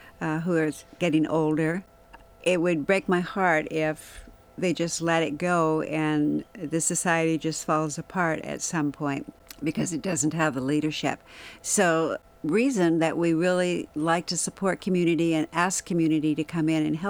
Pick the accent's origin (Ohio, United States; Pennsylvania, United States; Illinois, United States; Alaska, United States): Alaska, United States; So coming here 15 years ago, I had not really understood preservation because I'm from Alaska.